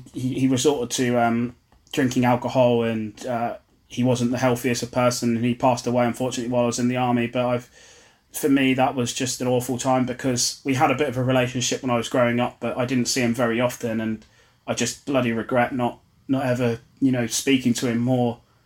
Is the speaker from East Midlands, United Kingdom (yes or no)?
no; Ipswich, East of England, United Kingdom; So I grew up in Ipswich and had six brothers and sisters.